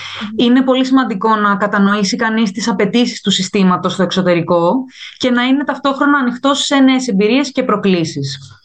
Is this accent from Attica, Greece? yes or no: yes; Athens, Attica, Greece; moved away as an adult; now in London, United Kingdom; Είμαι από την Αθήνα και μένω στην Αγγλία περίπου 4 χρόνια. Ήρθα για μεταπτυχιακές σπουδές στο Cambridge και στη συνέχεια συνέχισα την καριέρα μου στο Λονδίνο.